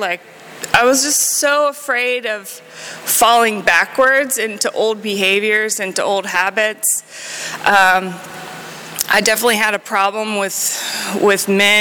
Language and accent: English; Gainesville, Florida, United States; I grew up in Gainesville, Florida, and I was 16 years old in the nightclubs